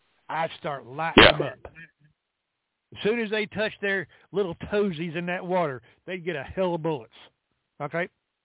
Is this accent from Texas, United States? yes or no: yes; Texas, United States; So we're Texas, because I'm a Texan, we have the law and the Constitution on our side.